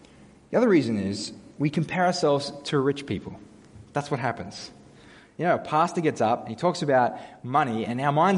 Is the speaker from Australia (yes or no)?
yes; Australia; The rest of the world isn't fooled by our little, I'm just an Aussie battler charade.